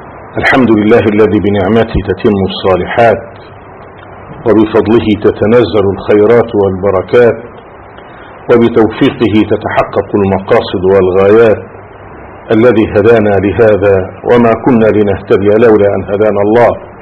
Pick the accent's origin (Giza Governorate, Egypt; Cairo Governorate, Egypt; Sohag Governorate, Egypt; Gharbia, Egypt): Gharbia, Egypt; Saft Turab; فالله سبحانه وتعالى هو الذي هيأ هذه المسيرة في هذه القرية التي أشرت إليها، قرية صفت تراب.